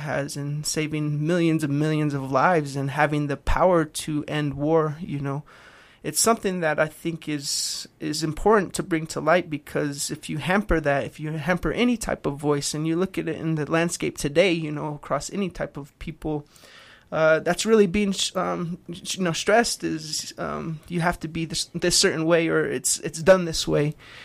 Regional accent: Haystack, New Mexico, United States; So I'm from Haystack, New Mexico. That's where my grandfather's family's from and where they ended up settling.

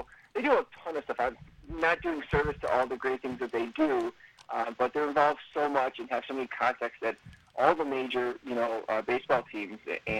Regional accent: Chicago, Illinois, United States; I'm 38, so but I grew up in Chicago. I still live in Chicago.

